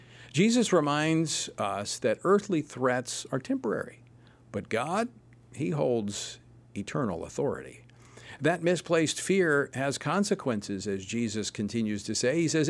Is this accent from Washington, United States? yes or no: no; Louisiana, United States; I've worked with them many times in my home state of Louisiana through floods, hurricanes, and they're some of the best.